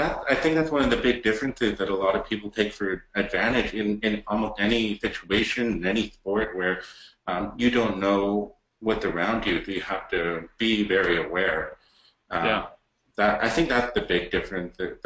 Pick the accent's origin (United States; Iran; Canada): Canada; I got into hockey normally because I love hockey and I'm Canadian.